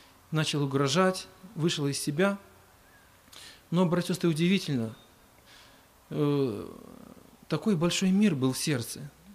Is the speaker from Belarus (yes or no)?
yes; Babruysk, Mogilev Region, Belarus; Я из Бобруйска.